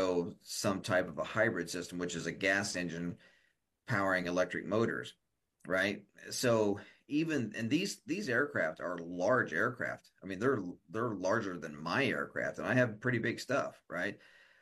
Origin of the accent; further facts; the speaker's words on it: Kansas, United States; You know, I can say redneck because I'm from Kansas.